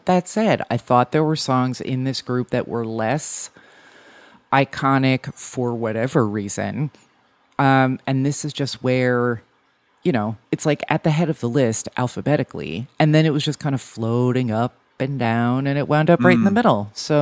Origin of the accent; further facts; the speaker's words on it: New Jersey, United States; I'm from New Jersey. I understand how these things work.